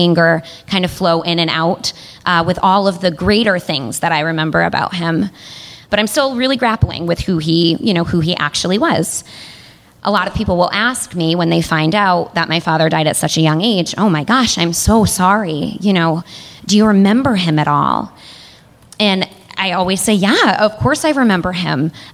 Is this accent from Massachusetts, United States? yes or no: yes; Lee, Massachusetts, United States; And I was talking to her in the driveway of the home that we grew up in Lee, Massachusetts